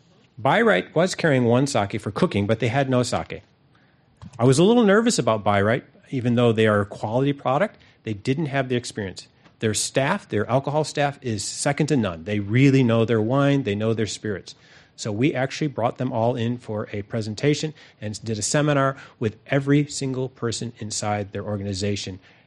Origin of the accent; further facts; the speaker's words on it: New York, United States; born there; Yes, I was born in New York.